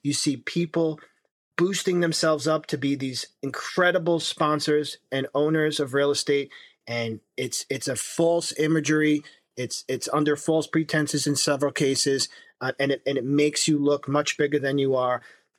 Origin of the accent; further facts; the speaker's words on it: United States; And then not just because I'm Italian American, but I do want to go back to Italy.